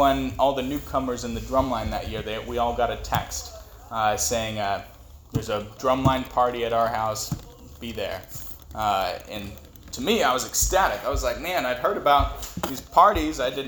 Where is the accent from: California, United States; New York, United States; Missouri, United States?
California, United States; San Diego; I'll start off by saying I'm not originally from here. I grew up in San Diego.